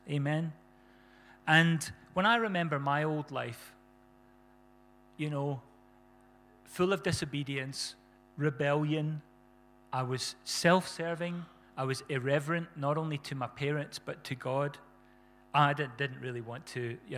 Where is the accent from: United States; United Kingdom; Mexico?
United Kingdom; Scotland; I want to go where the sun makes me warm. But I'm a Scotsman. So on we go.